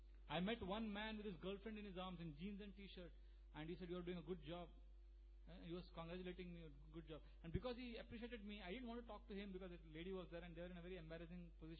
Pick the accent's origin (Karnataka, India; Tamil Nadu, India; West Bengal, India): Karnataka, India; Udupi; I come from Udupi and I have seen so many Madhva in their libraries